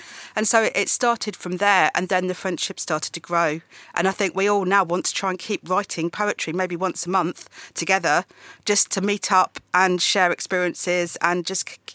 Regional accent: Kingston upon Thames, London, United Kingdom; And for us all to see the artwork on Friday night in Kingston Marketplace, which is my hometown, was just amazing.

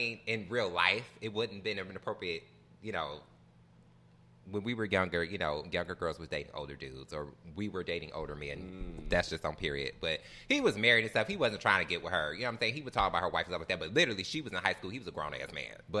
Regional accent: Detroit, Michigan, United States; Growing up in Detroit

